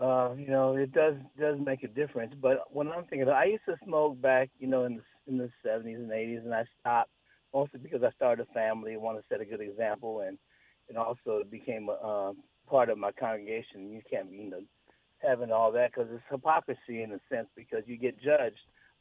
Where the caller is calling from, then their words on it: Santa Clara, California, United States; I'm calling from Santa Clara. I'm out here now.